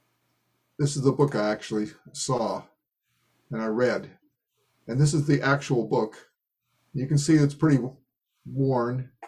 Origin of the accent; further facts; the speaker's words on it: Tigard, Oregon, United States; … And I'm from Tigard, which is close to the Zendo in terms of airline miles.